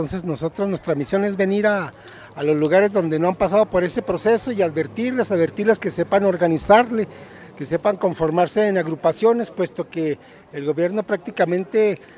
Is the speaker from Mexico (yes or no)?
yes; Ciudad Juárez, Chihuahua, Mexico; vengo de Ciudad Juárez, Chihuahua, específicamente de Villas de Salvarcar.